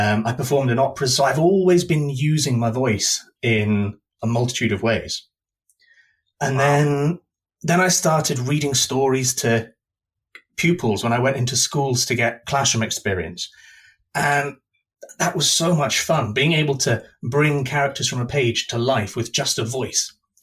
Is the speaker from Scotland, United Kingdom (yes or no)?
yes; Scotland, United Kingdom; also born or lived in North of England; now in London, United Kingdom; I'm from the north of England, but I spent most of my childhood and most of my adult life in Scotland. So I was raised mainly in Scotland, on the East Coast in the middle of nowhere. So now I'm in the great big city.